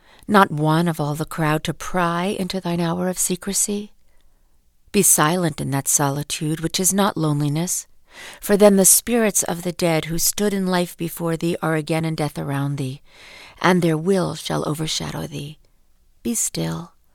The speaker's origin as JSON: {"language": "English", "town": "Los Angeles", "region": "California", "country": "United States", "said": "from Los Angeles."}